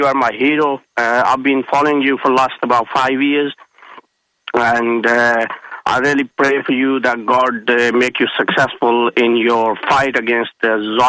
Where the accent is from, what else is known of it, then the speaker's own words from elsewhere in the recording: Pakistan; English is a second language; And I am a Pakistani guy. Please beg my pardon for my poor English.